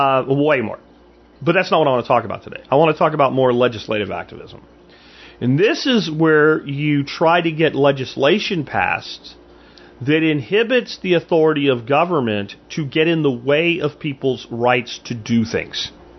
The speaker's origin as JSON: {"language": "English", "region": "Texas", "country": "United States", "said": "it's an embarrassment to me as a Texan, that this hasn't happened in Texas."}